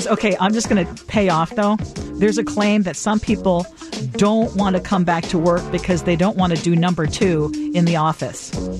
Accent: Philippines; the wealthiest person I knew growing up in the Philippines

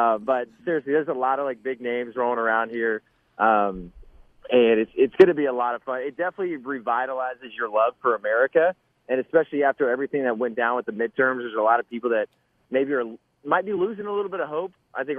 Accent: California, United States; now in Phoenix, United States; I'm a wimp. I grew up in California. Now I'm in Phoenix. I'm just a sunny boy.

